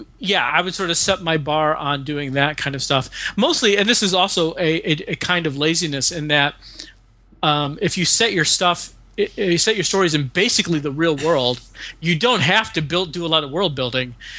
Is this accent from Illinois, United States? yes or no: yes; Chicago, Illinois, United States; because I was raised in Chicago by Southerners, which is like being raised by wolves out there in the city.